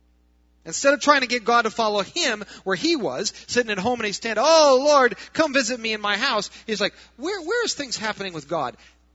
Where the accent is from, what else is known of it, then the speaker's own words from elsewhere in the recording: Iowa, United States; In my mind, I'd never been to Wisconsin. I'm from Iowa. In my mind, Wisconsin was just another Iowa, and I didn't need a second Iowa.